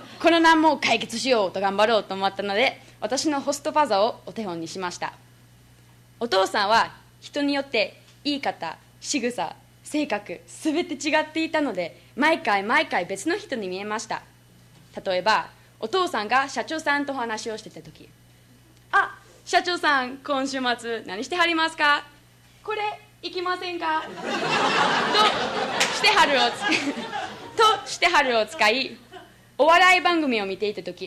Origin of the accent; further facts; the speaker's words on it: Kansai, Japan; accent: Kansai; 今でも無意識のうちに関西弁を話してるみたいです。